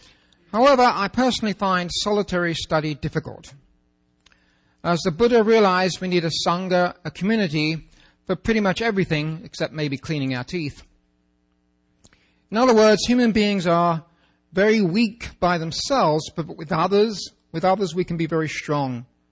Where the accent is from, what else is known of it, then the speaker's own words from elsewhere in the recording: England, United Kingdom; I'm English, and there are only four things I like